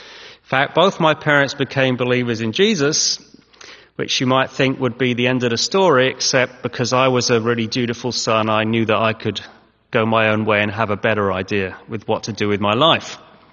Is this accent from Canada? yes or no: no; England, United Kingdom; accent: Boston; and I come from England. At least we arrived in England when I was one, so I say I come from England. And I grew up there.